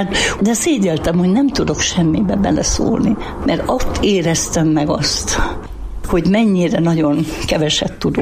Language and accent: Hungarian; Szabolcs-Szatmár-Bereg, Hungary; odahaza én szabolcsi vagyok.